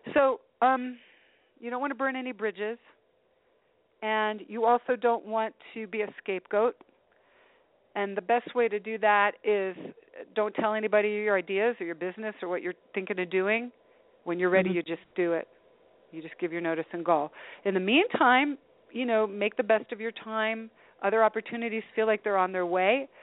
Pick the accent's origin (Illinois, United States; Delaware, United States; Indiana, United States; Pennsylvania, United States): Delaware, United States; also born or lived in Richmond / Washington, D.C. / New York; I'm an East Coaster originally. I'm from Delaware and Richmond and D.C. and New York and everything.